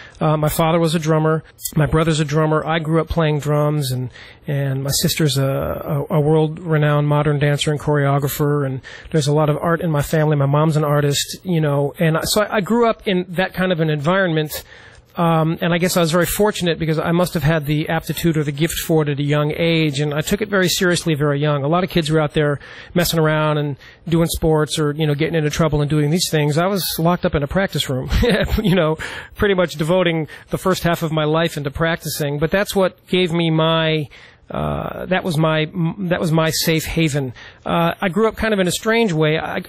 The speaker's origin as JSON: {"language": "English", "town": "Tucson", "region": "Arizona", "country": "United States", "said": "Well, I'm from Tucson, Arizona originally."}